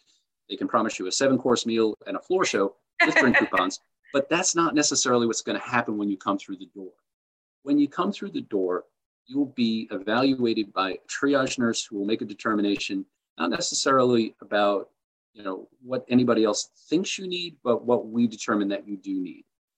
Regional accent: Ireland; I'm an Irishman, so you're going to get long-winded here.

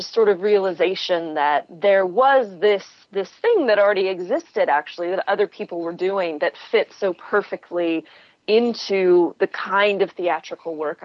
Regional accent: Dallas, Texas, United States; also born or lived in Austin / Chicago / London; I was living in Austin. I grew up in Dallas. I grew up in South Dallas in Oak Cliff, and then moved to Austin after I got my bachelor's degree

